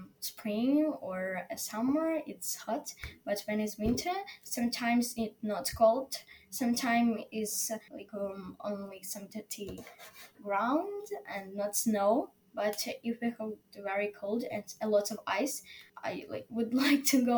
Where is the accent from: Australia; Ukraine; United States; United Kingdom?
Ukraine; English is a second language; And so he was shocked because I'm from Ukraine.